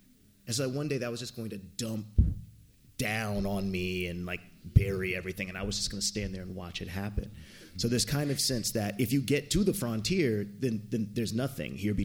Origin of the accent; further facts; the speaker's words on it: Altadena, California, United States; growing up in Altadena on Alameda Street, I remember I used to always look up at like that mountain range that was just the north, we were in the foothills